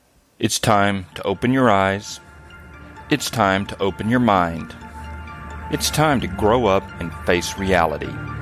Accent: Alabama, United States; I'm a fellow from Alabama who's been around the block, and I've been all over Central and South America. I've lived down there, worked down there.

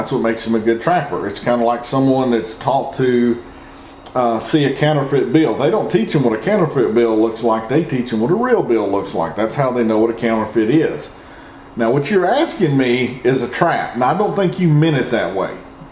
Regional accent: Michigan, United States; I'm from Southeast Michigan, fair number of coyotes, looking to move.

